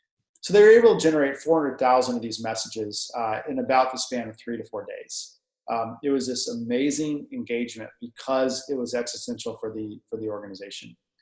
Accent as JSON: {"language": "English", "town": "Dallas", "region": "Texas", "country": "United States", "tie": "born or raised there", "said": "I grew up in Dallas, Texas."}